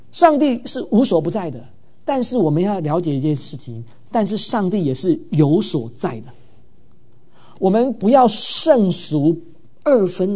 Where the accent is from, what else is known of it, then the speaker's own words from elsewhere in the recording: Taipei, Taiwan; 我记得我小时候在我们教堂，我在台北那个礼拜堂